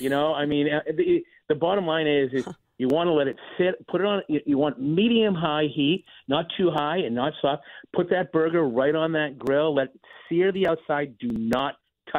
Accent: Billerica, Massachusetts, United States; also born or lived in Newton / Memphis; Yeah, I'm a New England guy, man. Born and bred in New England. I was in Billerick and then Newton is where my family is, right?

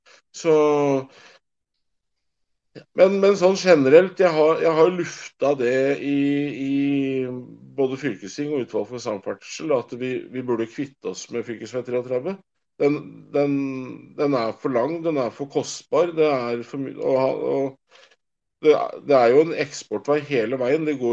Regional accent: Lørenskog, Akershus, Norway; now in Toten, Norway; jeg er født og oppvokst på Lørnskog. Jobbet som glassmester, håndverker og yrkesjåfør. Jeg flyttet oppover til Toten i 07

